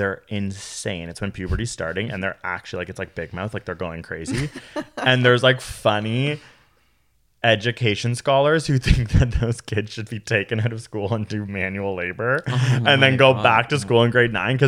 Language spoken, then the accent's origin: English; Toronto, Ontario, Canada; Yeah, and I forget that because I grew up in Toronto.